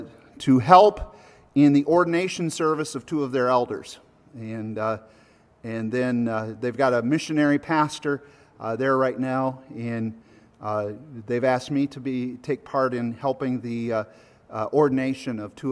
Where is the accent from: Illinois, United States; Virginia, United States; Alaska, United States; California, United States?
Illinois, United States; Rockford; I grew up in Illinois, northern Illinois, Rockford area, was saved at an early age and grew up in church, went to a Christian school and then went to Bible college.